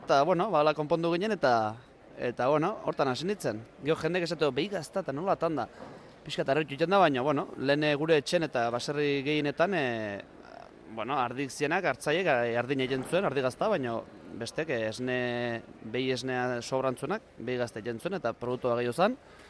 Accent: San Sebastián, Basque Country, Spain; also born or lived in Idiazabal; nik beti esatez Donostin Idiazabalgoa eta Idiazabalen Donostikoa. Baina, bueno, bitakoa, ez? Ni ean Donostin jaionez, baina beti asteburuk eta oporretan da beti hemen ibiliga baserrin

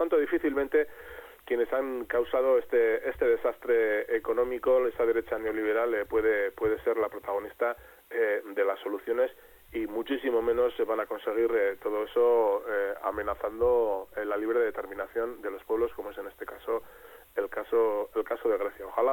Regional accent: Basque Country, Spain; Somos vascos y vascas

